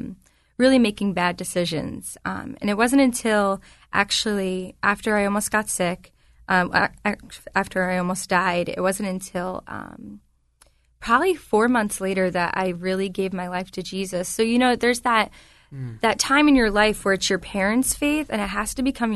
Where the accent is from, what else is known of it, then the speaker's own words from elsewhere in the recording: Beechwood, New Jersey, United States; So, I'm from Beechwood. And so I grew up there, and we're actually church planting in that Beechwood Bayville area